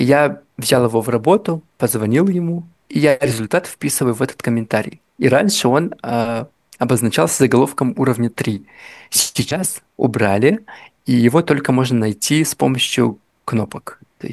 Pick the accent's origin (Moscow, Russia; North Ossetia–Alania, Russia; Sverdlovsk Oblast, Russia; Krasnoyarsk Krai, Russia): North Ossetia–Alania, Russia; now in Vladimir, Russia; я ж приехал из Северной Осетии во Владимир, да, то есть здесь у меня никого.